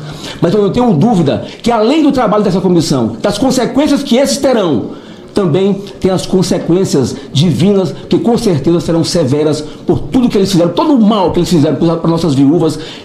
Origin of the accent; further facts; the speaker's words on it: Maranhão, Brazil; Presidente, primeiro, eu sou do estado do Maranhão